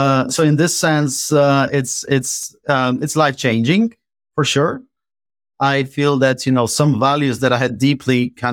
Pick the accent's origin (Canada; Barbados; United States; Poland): Poland; English is a second language; moved away as an adult; now in United Kingdom; You know, I've been living in UK for 15 years, more than that now. I'm originally from Poland, and we tend to socialize and visit each other a lot in Poland.